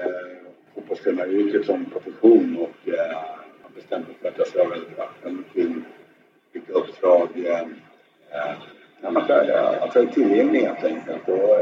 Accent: Sweden; now in Thailand; Vi tränar inte på månaderna som man gör hemma i Sverige

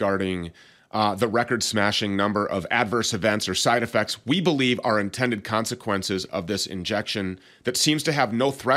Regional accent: Minnesota, United States; All of the hemp is sourced right here in my home state of Minnesota.

